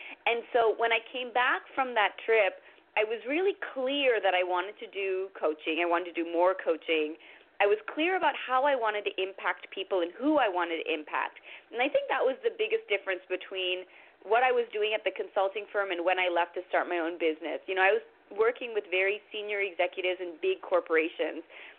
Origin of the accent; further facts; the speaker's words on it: Toronto, Ontario, Canada; I went to the Richard Ivey School of Business in Canada, which is where I'm from Toronto.